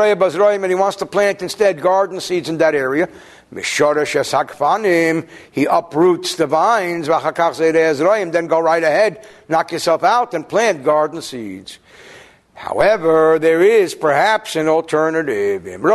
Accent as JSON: {"language": "English", "town": "Newark", "region": "New Jersey", "country": "United States", "tie": "born or raised there", "said": "Now, I'm from New Jersey. We didn't plant a lot of vines, at least where I lived. Even though there is a place not far from where I grew up called Vineland. But I grew up in Newark."}